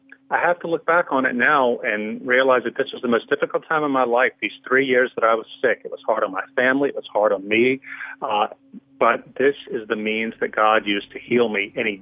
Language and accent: English; St. Francisville, Louisiana, United States; also born or lived in Philadelphia, United States; I moved back from Philadelphia to my hometown in South Louisiana, a little town called St. Francisville, right on the Mississippi.